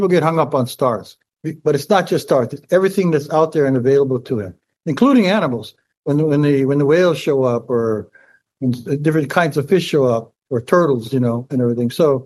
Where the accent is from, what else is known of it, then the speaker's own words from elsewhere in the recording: Hawaii, United States; in the very beginning was to determine to try to find ourselves as Hawaiian people. Where do we come from?